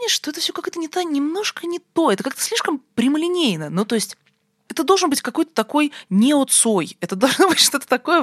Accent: Moscow, Russia; Но я действительно выросла в Леонозово, где вообще не очень приятно.

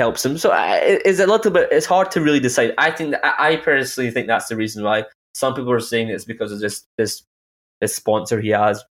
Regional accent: Tehran, Tehran Province, Iran; I'm not from the north. I'm just from Tehran. My parents are from Tehran

